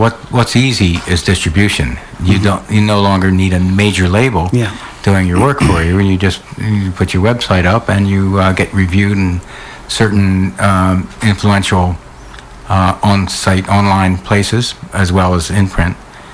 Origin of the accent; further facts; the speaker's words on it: United States; Well, I'm an American. They must let me in, I hope.